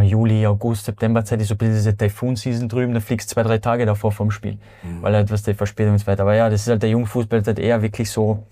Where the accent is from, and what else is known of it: Austria